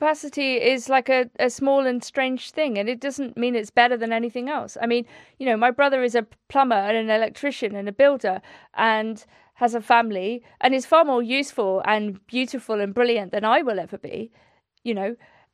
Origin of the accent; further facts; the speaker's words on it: South West England, United Kingdom; I grew up in Wiltshire, which has extraordinarily singular places, right? It is a very, very specific place with prehistoric sites.